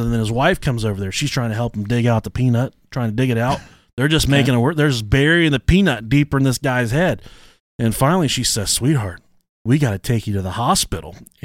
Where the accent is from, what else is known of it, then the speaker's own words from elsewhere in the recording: Boston, Massachusetts, United States; accent: Boston; I don't know if I have a good Boston accent or not. We're from Boston, you bastards.